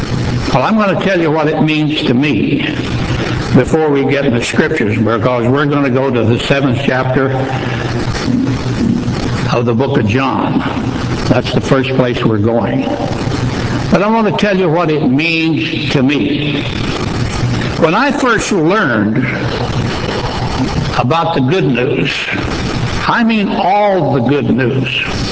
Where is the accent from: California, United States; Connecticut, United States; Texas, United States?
Texas, United States; born there; I was born in Texas, and I lived back in Texas years later. When we moved there again in 1965 to El Paso